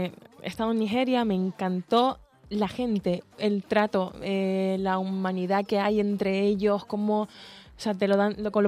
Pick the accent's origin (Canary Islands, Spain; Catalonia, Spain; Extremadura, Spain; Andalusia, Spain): Canary Islands, Spain; pero creo que los canarios somos los más latinos que hay en España